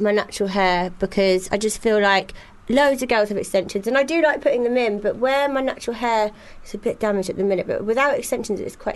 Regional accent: Singapore; born there; Or I'll also mention things like my upbringing, where I was born in Singapore, boarding school and then the TV shows

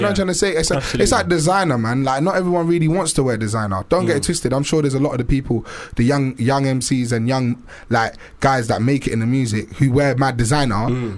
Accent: London, United Kingdom; I'm from West, yeah? And I grew up on High Road, yeah? Just off High Road.

